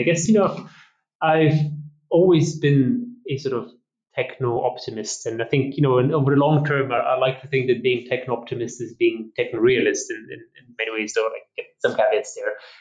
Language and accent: English; Austria; I am originally from Austria. Grew up in a sort of small post-industrial town, son of a train driver, and yeah, I had an opportunity to spend 2 years of my youth on the African continent, one in South Africa, one in Zambia